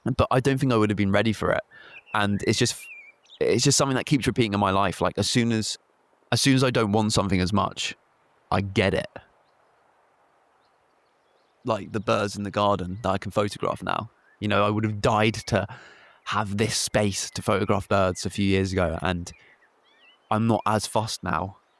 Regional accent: South East England, United Kingdom; moved away as an adult; now in Cornwall, United Kingdom; going to Cornwall, of escaping Kent, of being as far away as possible, like being 6 hours away from my hometown

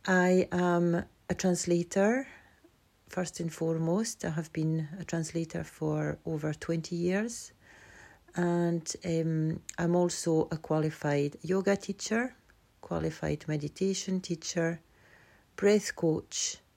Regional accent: France; now in Scotland, United Kingdom; I have moved here a year ago exactly, and I have lived in Scotland for 33 years now, and I'm originally from France.

